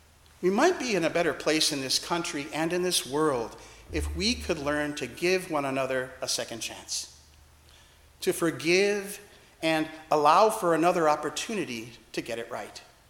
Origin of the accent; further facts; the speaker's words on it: Milwaukee, Wisconsin, United States; I grew up in Milwaukee, Wisconsin, and quite a number of them are real Trump supporters.